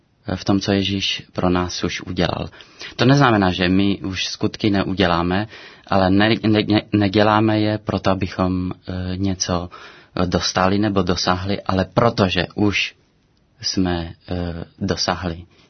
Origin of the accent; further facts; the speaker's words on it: Romania; Czech is a second language; moved away as an adult; now in Czechia; Tak já jsem se narodil v Rumunsku a pocházím z Rumunska. A v roce 1993 jsem přišel sem do republiky na práci. No a od té doby jsem tady zůstal